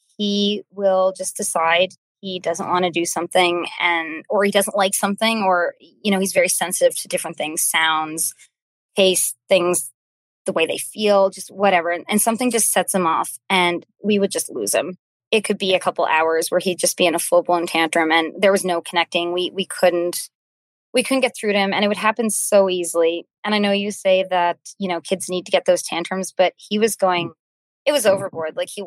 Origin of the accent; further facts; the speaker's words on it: Nova Scotia, Canada; I'm from Cape Breton, which is an island in Nova Scotia, Canada.